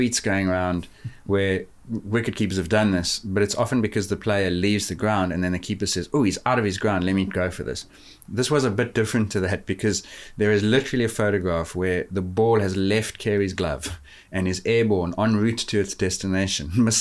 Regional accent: Australia; accent: Aussie; Put my Aussie hat on. I won't kill you guys with my Aussie accent.

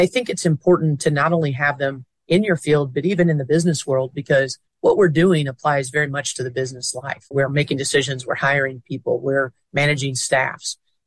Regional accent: Indiana, United States; My hometown is near Indiana University

